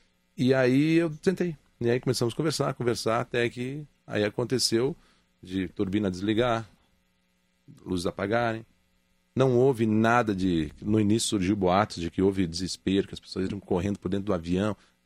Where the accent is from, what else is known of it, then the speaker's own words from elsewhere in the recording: Chapecó, Santa Catarina, Brazil; Nós somos de Chapecó, nós acompanhamos a Chapecoense